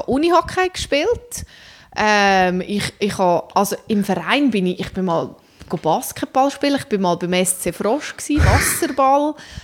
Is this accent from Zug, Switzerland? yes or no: yes; Zug, Switzerland; Ich bin aufgewachsen direkt am Egerisee. Ich wohne immer noch dort.